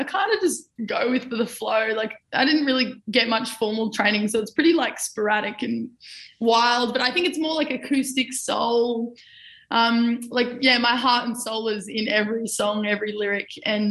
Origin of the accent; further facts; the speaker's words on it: Palmwoods, Queensland, Australia; also born or lived in Mullaney; So I was born and raised in Palmwoods. Well, I was born in Mullaney, then we moved to Palmwoods.